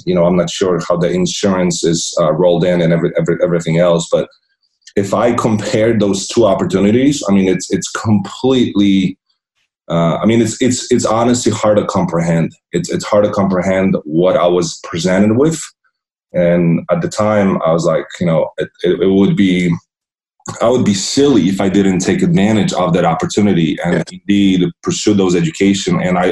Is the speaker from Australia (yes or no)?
no; Poland; So growing up in Poland, obviously, like I was telling you, public education system